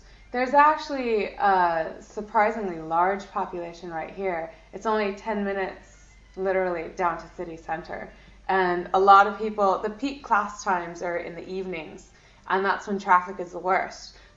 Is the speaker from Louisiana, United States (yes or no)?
no; California, United States; born there; I was born in California, but my grandmother's Irish, and I've been coming back since I was a teenager.